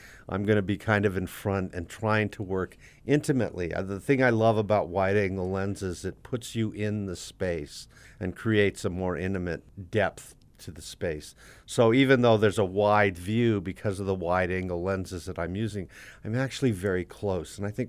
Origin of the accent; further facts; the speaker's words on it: Santa Fe, New Mexico, United States; I grew up in Santa Fe